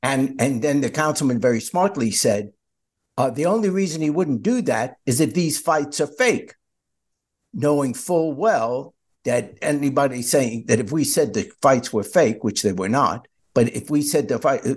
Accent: New York, United States; Yeah, but I was raised in New York, so I did.

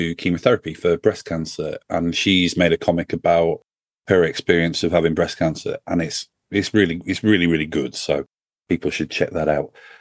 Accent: Doncaster, Yorkshire and the Humber, United Kingdom; I'm from Doncaster, so you know, a trip to Leeds means I can see my parents and parent.

